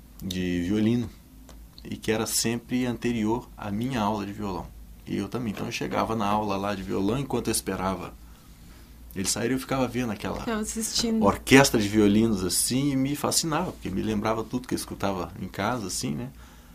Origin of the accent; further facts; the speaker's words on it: Minas Gerais, Brazil; Começou, eu sou mineiro, né